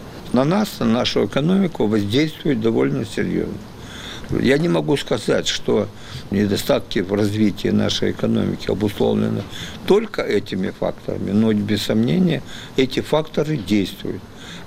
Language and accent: Russian; Odesa, Odesa Oblast, Ukraine; Я сам родом с Украины, из Одессы, как вы знаете.